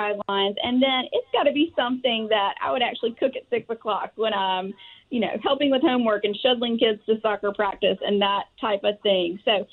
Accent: Tuscaloosa, Alabama, United States; Yes, I am from Tuscaloosa, Alabama.

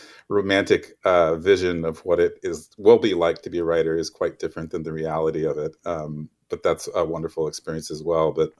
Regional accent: Oskaloosa, Iowa, United States; Yeah, I grew up in Oskaloosa. My mom still lives there.

